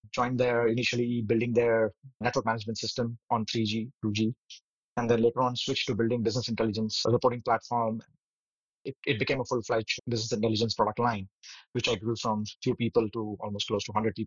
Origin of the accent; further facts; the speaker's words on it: Mumbai, Maharashtra, India; born and brought up in Mumbai, Maharashtra, state of Maharashtra in India. I did my schooling there.